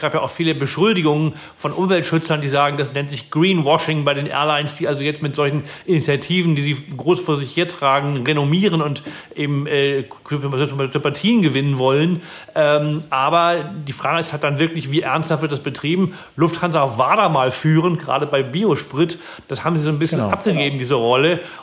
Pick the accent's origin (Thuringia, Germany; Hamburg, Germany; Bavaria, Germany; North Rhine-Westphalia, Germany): Hamburg, Germany; ich bin als Hamburger